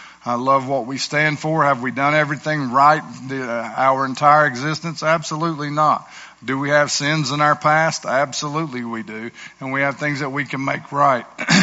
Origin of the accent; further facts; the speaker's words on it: Etowah, United States; So I grew up in Etowah. Went in the Army after high school.